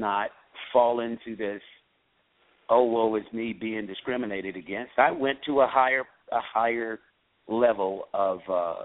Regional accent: the South, United States; born there; I was born in the South, so I know what it was to see white only, colored only.

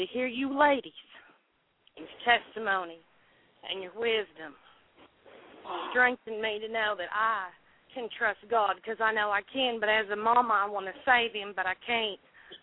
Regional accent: Romance, Arkansas, United States; I'm from Romance, Arkansas

